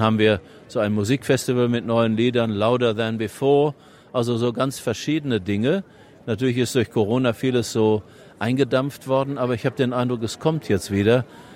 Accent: North Rhine-Westphalia, Germany; Und wir kommen ja aus Westfalen, da muss man fast die Leute anspringen und schütteln, dass sie reagieren.

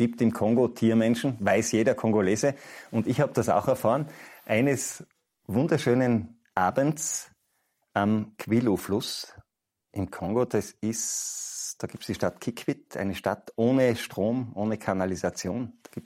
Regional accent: Tyrol, Austria; so wie man bei uns in Tirol Berggeschichten erzählt

